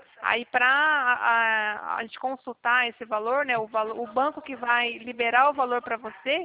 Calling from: Cornélio Procópio, Paraná, Brazil; Eu falo da cidade de Cornélio Procópio, no norte do Paraná

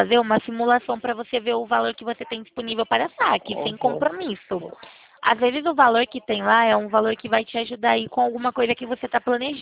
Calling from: Campinas, São Paulo, Brazil; Não, eu falo da região de Campinas, São Paulo, conhece?

